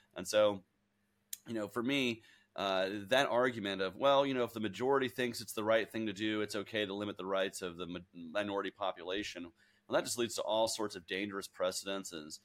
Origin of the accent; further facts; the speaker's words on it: Georgia, United States; I'm from Georgia, man. I'm from the cradle of the civil rights movement.